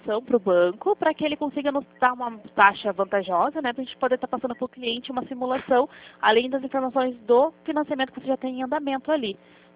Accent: Curitiba, Paraná, Brazil; sou de Curitiba, aqui da Marechal Deodoro.

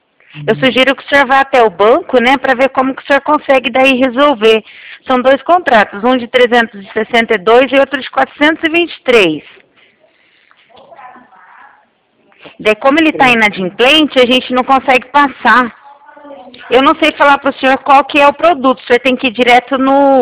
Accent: Cornélio Procópio, Paraná, Brazil; Eu sou daqui de Cornélio.

